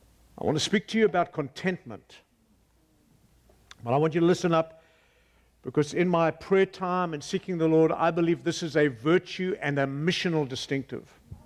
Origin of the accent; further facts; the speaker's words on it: Cape Town, Western Cape, South Africa; I come from Cape Town, South Africa, and we're in a massive transition, huge kinds of turmoil.